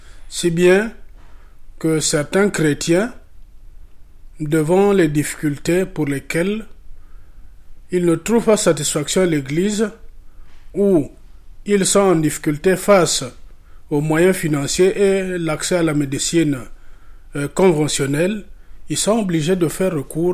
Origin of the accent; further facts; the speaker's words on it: Republic of the Congo; Je viens de la République du Congo, Congo-Brazzaville.